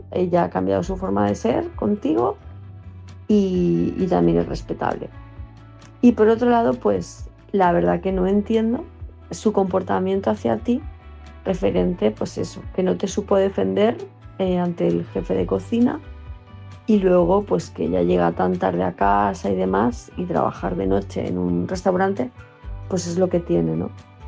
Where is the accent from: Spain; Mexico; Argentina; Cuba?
Spain; Palma de Mallorca, Balearic Islands; de Palma de Mallorca